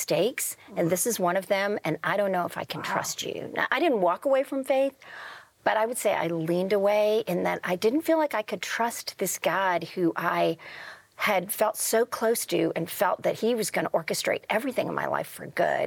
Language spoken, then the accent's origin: English; India; born there; I was born in India, and I got polio when I was 3 months old.